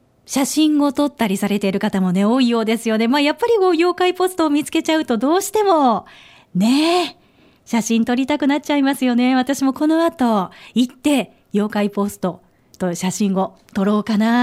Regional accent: Tottori, Japan; 私も鳥取県の出身で、水木しげる先生と同じふるさとなので

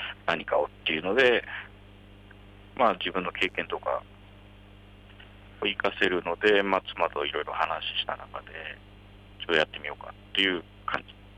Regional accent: Chofu, Tokyo, Japan; also born or lived in Mitaka; 小学校の途中からですね、実はもう調布市でずっと育ってまして、はい。で、もう、それからはずっと調布。ちょっと大人になってからね、出たり入ったりある。

